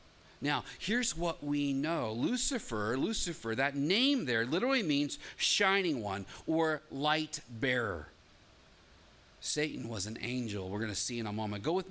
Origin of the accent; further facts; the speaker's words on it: Illinois, United States; No, okay, well, I'm from Illinois. Apparently it's an Illinois thing.